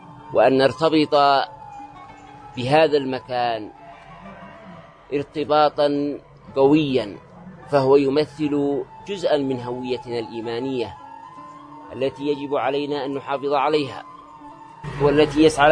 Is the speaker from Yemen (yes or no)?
yes; Yemen; فصرنا كيمنيين أنصارا ومجاهدين رقما صعبا